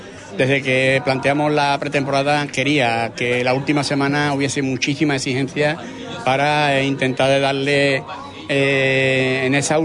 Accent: Huelva, Andalusia, Spain; sabemos cómo somos los de Huelva, y no, estamos en la playa y nos cuesta trabajo de venir a la capital.

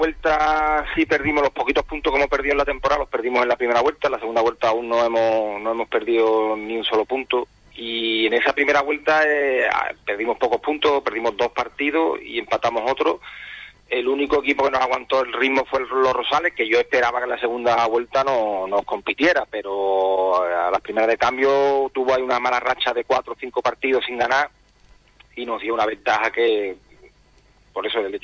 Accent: Canary Islands, Spain; soy de La Palma

